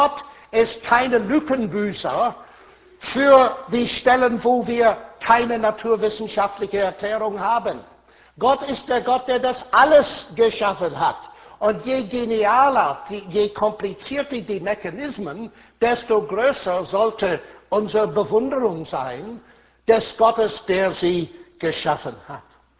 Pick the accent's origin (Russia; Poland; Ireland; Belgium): Ireland; German is a second language; also born or lived in Germany; Sag ich, komme aus Irland.